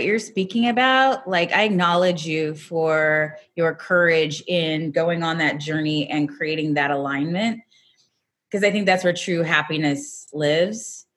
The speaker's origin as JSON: {"language": "English", "town": "Raytown", "region": "Missouri", "country": "United States", "said": "I come from Raytown, Missouri. I come from an Italian family."}